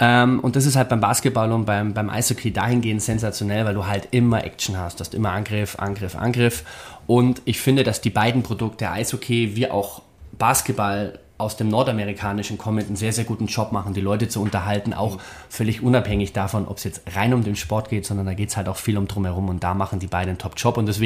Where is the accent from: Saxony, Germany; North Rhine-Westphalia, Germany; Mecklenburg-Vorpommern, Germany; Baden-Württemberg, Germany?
Baden-Württemberg, Germany; Ulm; ich bin selber nicht aus der Region, also ich bin aus Ulm ursprünglich, bin seit 2008 in der Region